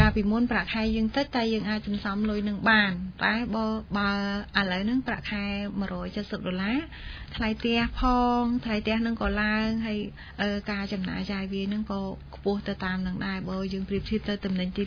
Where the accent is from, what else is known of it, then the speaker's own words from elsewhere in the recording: Kampong Trabaek, Prey Veng, Cambodia; ចាបងខ្ញុំមកពីស្រុកកំពង់ត្បែងខេត្តព្រៃវែង